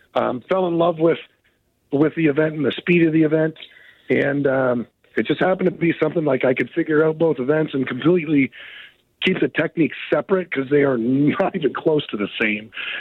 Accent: Canada; now in United States; Being that I was born and raised in Canada and now become an American, and now I live here

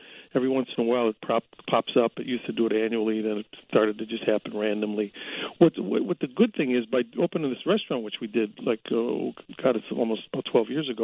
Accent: Chicago, Illinois, United States; growing up in the West Side of Chicago was very much similar to growing up in the West Side of New York.

